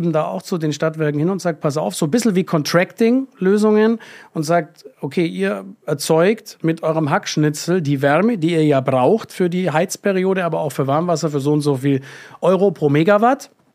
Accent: Augsburg, Bavaria, Germany; Augsburg ist jetzt meine Heimatstadt

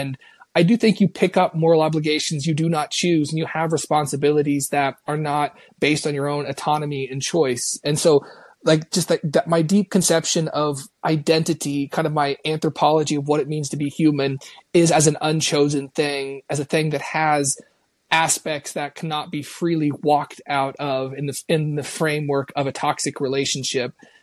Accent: Kansas, United States; whatever sort of roots I have growing up in Western Kansas

